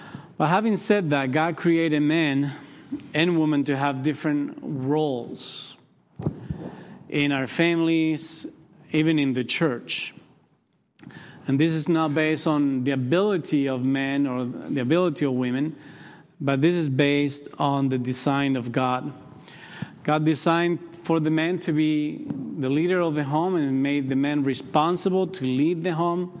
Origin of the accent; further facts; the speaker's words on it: Uruguay; English is a second language; my wife is from the States. I'm from Uruguay.